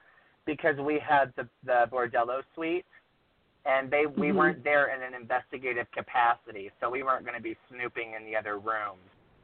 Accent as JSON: {"language": "English", "region": "the South", "country": "United States", "said": "I'm a boy from the South, so I love a good sassafras."}